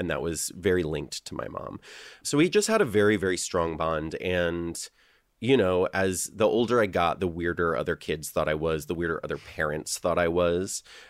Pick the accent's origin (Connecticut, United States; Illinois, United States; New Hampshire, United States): Connecticut, United States; Litchfield; I grew up in Litchfield, but, like, right on the Litchfield-Torrington border.